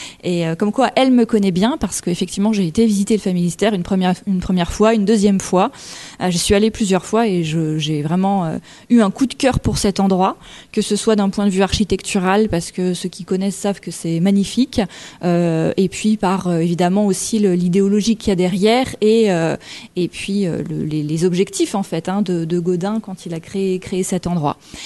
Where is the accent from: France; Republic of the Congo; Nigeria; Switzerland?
France; Poitiers, Nouvelle-Aquitaine; born there; Alors oui, je suis née à Poitiers, mais c'est vrai que ma famille maternelle est originaire de Bourgogne.